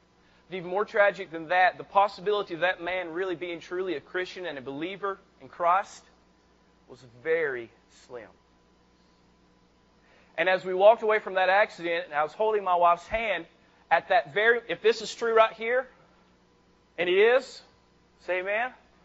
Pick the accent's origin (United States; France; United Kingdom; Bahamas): United States; North Carolina; Because I'm from Western North Carolina. We're a bunch of hicks and rednecks down up there.